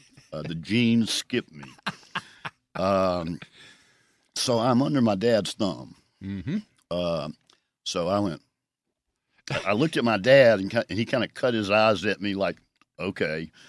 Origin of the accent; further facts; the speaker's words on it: Jackson, Mississippi, United States; also born or lived in Greenwood, United States; My family moved to Jackson when I was two. So I grew up in the Broadmoor section of North Jackson.